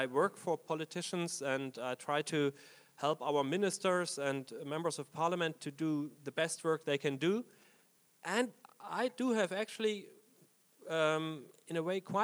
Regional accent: Germany; English is a second language; Growing up in East Germany meant we didn't have the right of free speech.

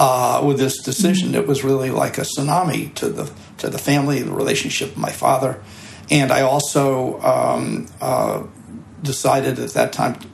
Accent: East Coast, United States; I was from the East Coast. I came in with a suit on

